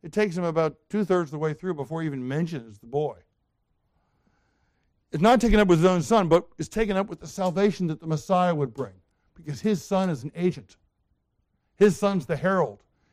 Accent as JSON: {"language": "English", "town": "Baltimore", "region": "Maryland", "country": "United States", "said": "And I'm from Baltimore."}